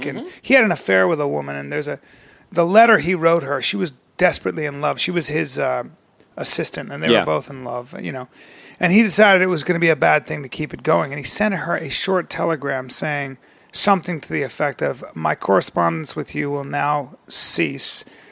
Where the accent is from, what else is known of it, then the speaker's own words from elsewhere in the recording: Saudi Arabia; When I was growing up in Saudi Arabia, you can only get Pepsi.